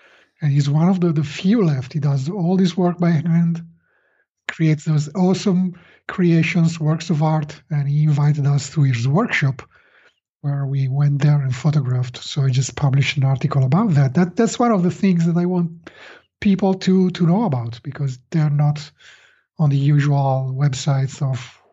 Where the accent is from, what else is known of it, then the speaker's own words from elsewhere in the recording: Italy; Italy, of course. I'm from Italy. We have some beautiful locations here.